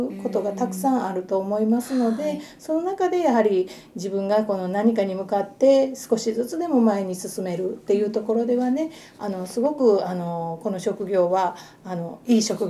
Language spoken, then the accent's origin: Japanese; Kyushu, Japan; で私も九州の出なので、うん、兄弟とかは九州にいてますの で